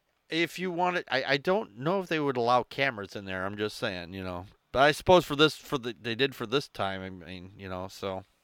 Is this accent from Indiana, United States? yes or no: no; Wisconsin, United States; Yeah, I'm from Wisconsin.